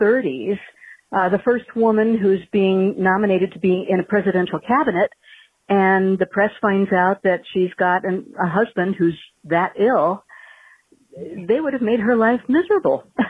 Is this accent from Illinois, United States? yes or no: yes; Chicago, Illinois, United States; moved away as an adult; also born or lived in New Jersey; now in Western Massachusetts, United States; I moved to Western Massachusetts from the New Jersey area where I had lived. And then prior to that, I was an original Chicagoan and I actually cut my teeth doing theater in Chicago.